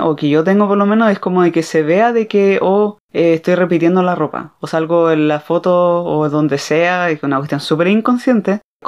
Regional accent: Chile; Somos chilenas.

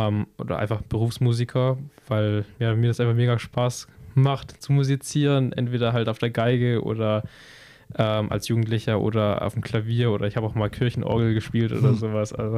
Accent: Pleidelsheim, Baden-Württemberg, Germany; Also bei mir aus dem Ort, wo ich herkomme, aus Pleidelsheim

